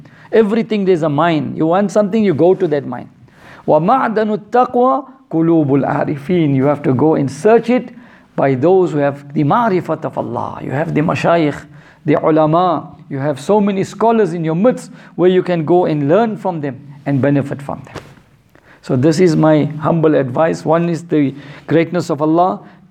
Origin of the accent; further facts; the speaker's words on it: South Africa; I come from South Africa, as the Sheikh knows.